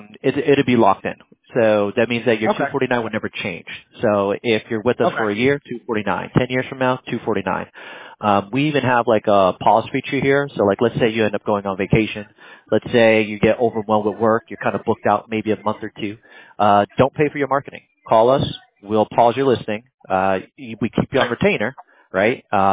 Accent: Hoboken, New Jersey, United States; I was born and raised in New Jersey. So I was born in Hoboken.

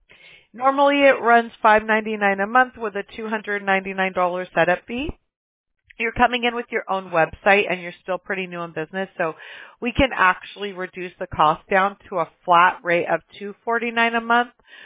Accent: Alabama, United States; I'm originally from Alabama, so I know all about the humidity and things like that from the south

